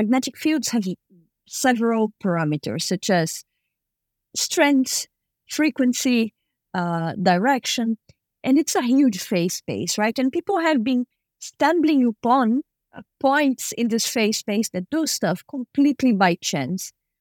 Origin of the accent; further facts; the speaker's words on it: Brazil; English is a second language; You and I, we share Latin American origins. I am from Brazil.